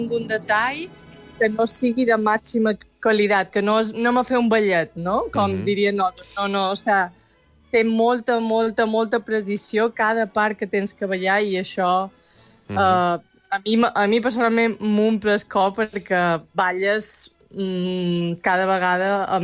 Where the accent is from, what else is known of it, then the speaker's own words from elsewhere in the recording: Banyabufar, Balearic Islands, Spain; born there; Jo vaig néixer a Banyabufar